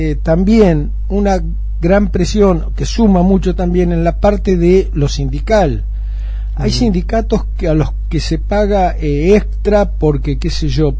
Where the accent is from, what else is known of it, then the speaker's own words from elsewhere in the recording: Argentina; Me preocupa como país, me preocupa como argentino.